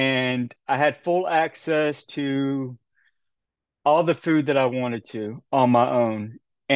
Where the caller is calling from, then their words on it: Memphis, Tennessee, United States; I am zooming in from Memphis, Tennessee.